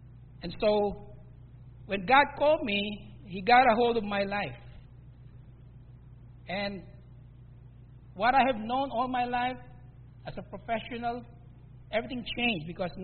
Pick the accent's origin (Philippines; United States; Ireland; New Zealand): Philippines; Some pastors, Canadian pastors, American pastors would come to me because I'm Filipino. And he would ask me … you're a Filipino. Yes, I am.